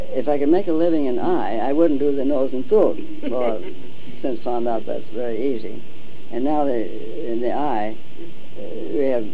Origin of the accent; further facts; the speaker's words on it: Seattle, Washington, United States; And then he asked about my aunt one time, who was in Seattle, my hometown.